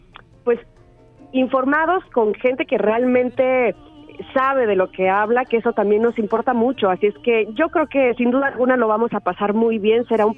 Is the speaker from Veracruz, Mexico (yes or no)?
yes; Veracruz, Mexico; Soy jarocha